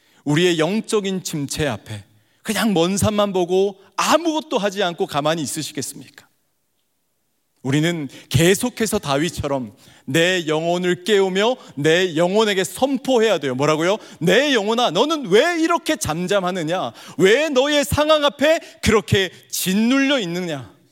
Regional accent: Busan, South Korea; 제 고향이 부산인데 부산으로 오셔서 개척을 하셨어요.

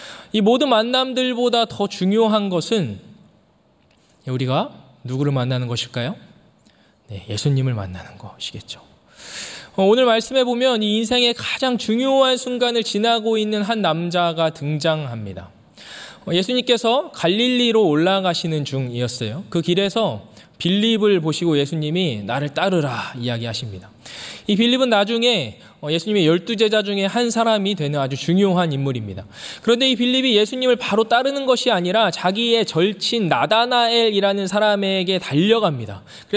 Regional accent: Daejeon, South Korea; 그래서 제가 아내에게 대전은 굉장히 조용하고 잘 정돈되어 있고

